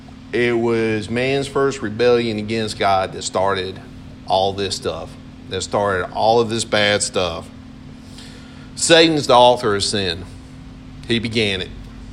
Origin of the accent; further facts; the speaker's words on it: Ware Shoals, South Carolina, United States; When I grew up on Lee Street down in Ware Shoals, and that was the thing.